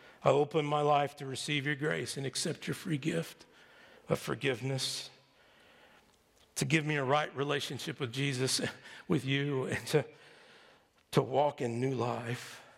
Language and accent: English; Texas, United States; I love football. I grew up in Texas. I had no choice.